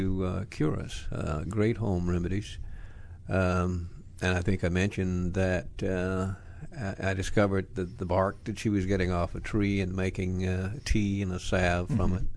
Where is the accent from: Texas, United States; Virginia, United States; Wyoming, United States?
Virginia, United States; Newport News; also born or lived in Bracey, United States; I actually grew up in Newport News, Virginia. Mm-hmm. I was born in Bracey, Virginia, but we moved there when I was about 7 years old.